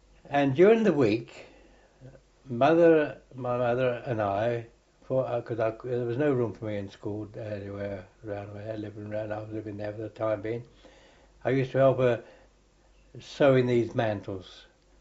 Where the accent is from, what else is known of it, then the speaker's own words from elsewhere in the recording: London, United Kingdom; I was born in Brixton, and I was moved over from one place to another. As far as I can remember, my first, I was living at Upton Park. Then from Upton Park, we moved to Earlsfield.